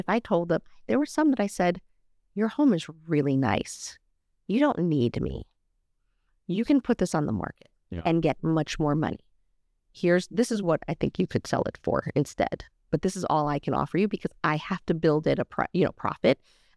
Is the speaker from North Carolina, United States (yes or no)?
no; New York, United States; also born or lived in California; now in Chicago, United States; I grew up in New York and I moved first to California, then to Chicago.